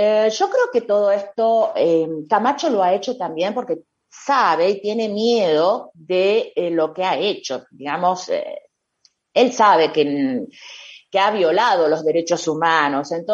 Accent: Argentina; nosotros fuimos invitados como Argentinos

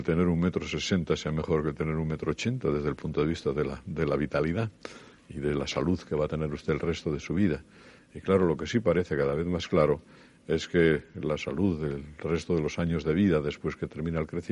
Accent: Asturias, Spain; siendo asturiano y una zona lechera, pues me encanta y bebo vasos de leche como agua

